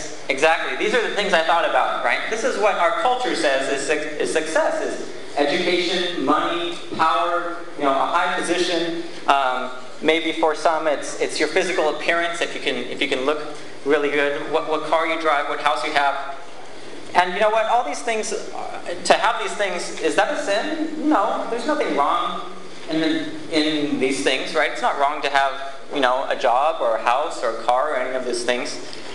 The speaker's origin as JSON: {"language": "English", "region": "California", "country": "United States", "tie": "born or raised there", "said": "I grew up in California, and I was blessed to be raised in a Christian home."}